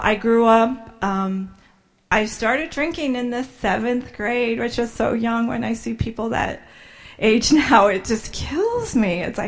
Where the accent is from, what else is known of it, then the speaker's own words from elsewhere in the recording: Ohio, United States; I'm from Ohio.